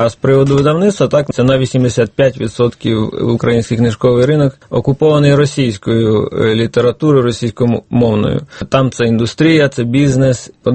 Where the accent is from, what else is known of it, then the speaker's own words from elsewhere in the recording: Poltava, Poltava Oblast, Ukraine; Я сам виріс у Полтаві. Це достатньо русифікований регіон.